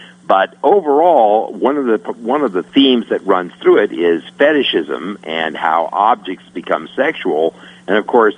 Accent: Denver, Colorado, United States; You know, Denver's my hometown.

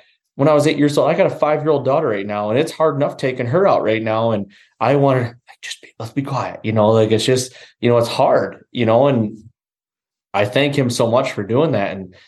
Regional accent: Michigan, United States; I'm so glad that I grew up here in Michigan.

